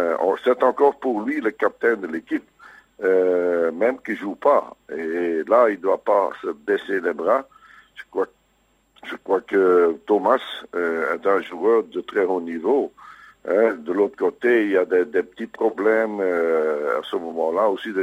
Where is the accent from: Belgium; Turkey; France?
Belgium; On n'est pas fou, hein. On est belge, hein.